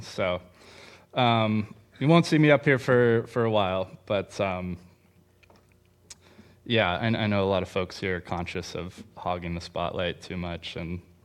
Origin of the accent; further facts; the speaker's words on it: Bakersfield, California, United States; I'm from Bakersfield. I grew up there. And, I like to say it's a good place to be from. And I've managed not to live there for most of my adult life.